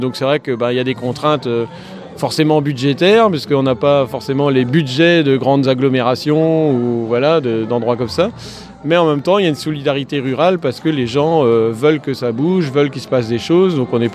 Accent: Brittany, France; De la Bretagne aussi, j'habite pareil dans les Côtes d'Armor

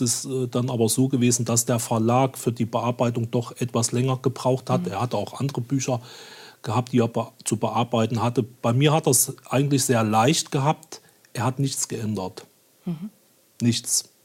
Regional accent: Thuringia, Germany; Dadurch, dass ich ja aus dem Osten komme, meine Heimat Thüringen ist, ich mich sehr gern an sie erinnere, gern auch zu Besuch hinfahre

